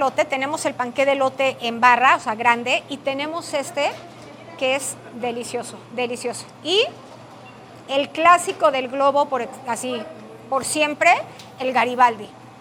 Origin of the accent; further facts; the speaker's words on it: Texcoco, State of Mexico, Mexico; Yo me crié en Texcoco